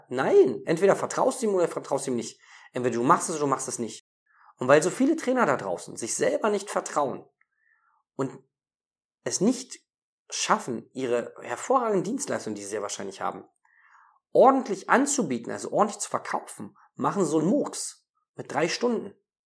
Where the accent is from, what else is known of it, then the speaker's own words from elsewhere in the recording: Berlin, Germany; ich komme ja aus Berlin, da gibt es viele Dönerläden